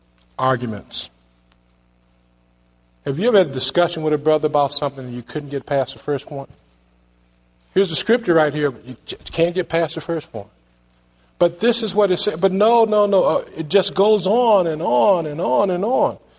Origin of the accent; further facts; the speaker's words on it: Virginia, United States; Anybody remember the story about the Hatfields and the McCoys? I grew up in Virginia.